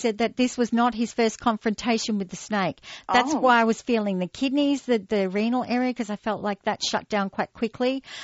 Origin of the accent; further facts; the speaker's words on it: Queensland, Australia; I mean, I'm from the Sunshine Coast, so I didn't know.